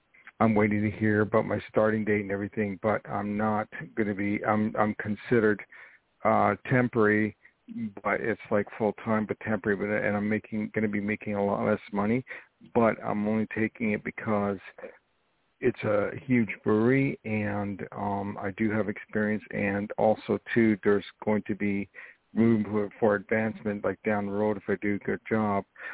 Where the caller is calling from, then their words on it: New York, United States; I'm calling from New York.